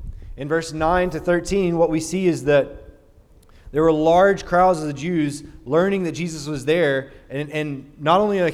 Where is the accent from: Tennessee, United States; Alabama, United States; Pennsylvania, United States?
Alabama, United States; Now, you guys know that I'm from Alabama. In Alabama, there's a sport.